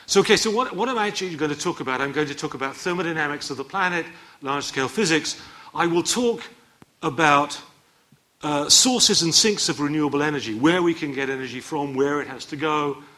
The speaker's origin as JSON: {"language": "English", "town": "Chicago", "region": "Illinois", "country": "United States", "said": "I mean, now, for example, I come from Chicago."}